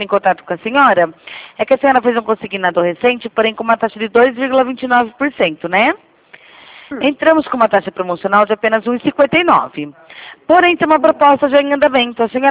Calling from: Rio Claro, São Paulo, Brazil; Eu falo aqui de Rio Claro, São Paulo.

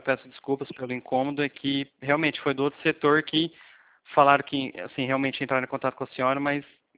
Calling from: Presidente Prudente, São Paulo, Brazil; De Presidente Prudente, interior de São Paulo.

